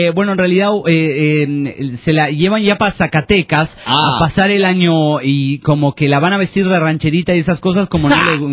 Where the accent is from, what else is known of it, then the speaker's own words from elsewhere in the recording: Concordia, Entre Ríos, Argentina; de Concordia. Entre